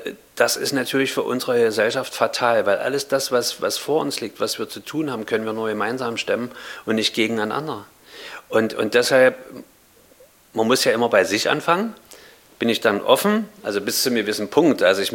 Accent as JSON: {"language": "German", "region": "Berlin", "country": "Germany", "tie": "born or raised there"}